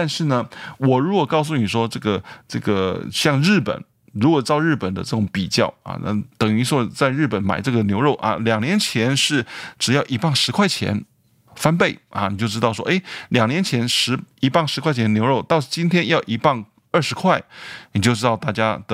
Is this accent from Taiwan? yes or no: yes; Taiwan; now in United States; 比如说像我从台湾来嘛，台湾跟美国的这个那币值直接换算也是没意思的啊